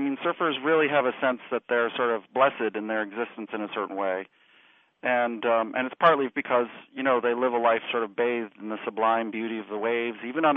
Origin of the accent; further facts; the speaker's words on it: San Diego, California, United States; San Diego. I grew up in San Diego.